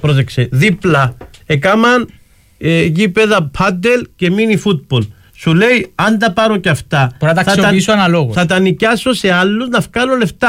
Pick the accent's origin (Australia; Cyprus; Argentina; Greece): Cyprus; Geri, Nicosia District; Γεννήθηκα στις φτωχογειτονιές στο Γέρι. Μεγάλωσα έξω από το προπονητικό κήπεδο της Μεγάλης Ομόνοιας του Λαού 1948.